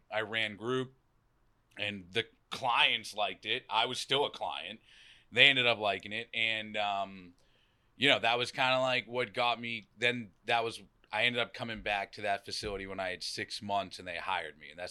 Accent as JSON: {"language": "English", "region": "Massachusetts", "country": "United States", "accent": "Boston", "said": "grab a reading and turn on my Boston accent, you know what I mean?"}